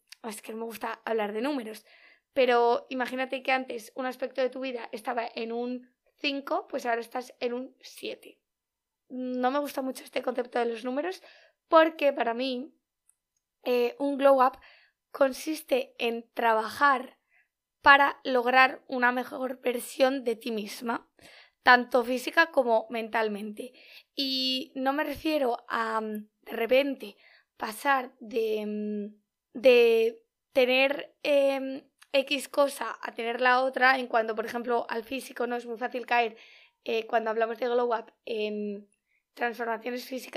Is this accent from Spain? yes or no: yes; Bilbao, Basque Country, Spain; es que además yo soy de Bilbao, ¿sabes?